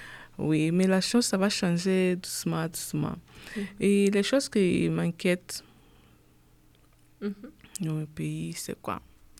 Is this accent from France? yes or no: no; Angola; Et chez nous, en Angola, ça passe pas très beaucoup.